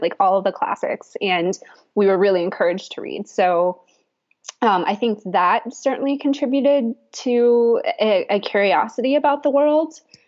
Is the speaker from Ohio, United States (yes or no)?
no; North Carolina, United States; we grew up in the Western North Carolina mountains, which are, you know, just absolute heaven.